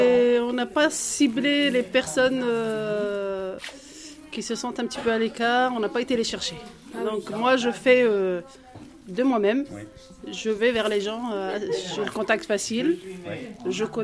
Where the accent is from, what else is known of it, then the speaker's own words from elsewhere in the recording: Brittany, France; moved away as an adult; now in Grenoble, France; Je viens de la Bretagne, donc je ne connaissais pas Grenoble, j'ai débarqué à Grenoble en 2000.